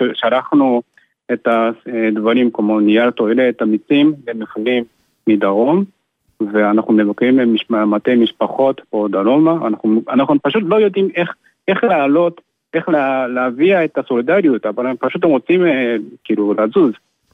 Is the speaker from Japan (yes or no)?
yes; Japan; Hebrew is a second language; now in Israel; באזור הר פוג'י.